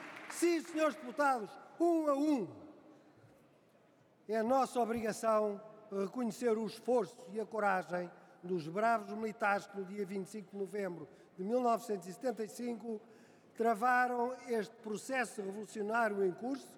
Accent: Portugal; Estou certo, como português, patriota e como militar de Abril

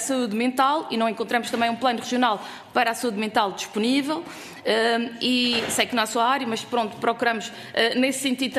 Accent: Madeira, Portugal; No contacto com o Círculo Eleitoral, que também sou da Madeira

